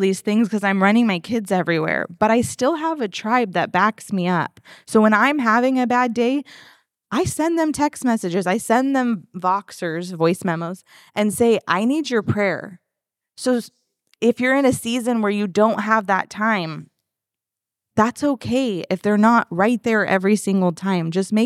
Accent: San Diego, California, United States; You guys, I'm not from Florida. I'm from San Diego.

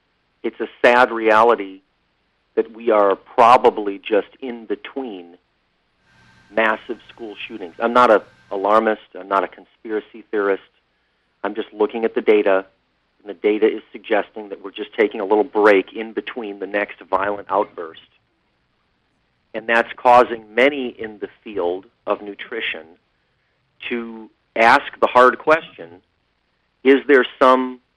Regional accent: Chicago, Illinois, United States; they know I'm from Chicago, which has had a couple of, among other distinctions, has been considered at different times one of, if not the murder capital of America.

